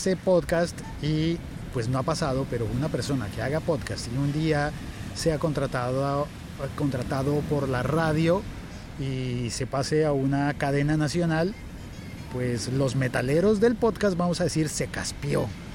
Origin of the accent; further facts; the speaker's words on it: Bogotá, Colombia; Yo soy de Bogotá, a muchas horas de cualquier playa.